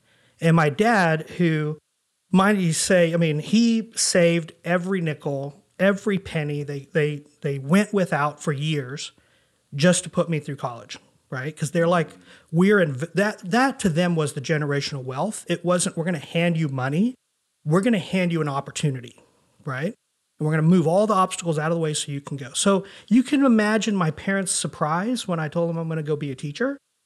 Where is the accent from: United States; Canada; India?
India; I've never seen this movie. I'm Indian. I should probably watch it.